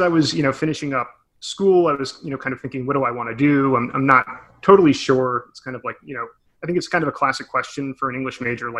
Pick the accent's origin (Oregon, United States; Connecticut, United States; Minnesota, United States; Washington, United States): Connecticut, United States; growing up, I was just a kid growing up in suburban Connecticut. I lived there my entire life.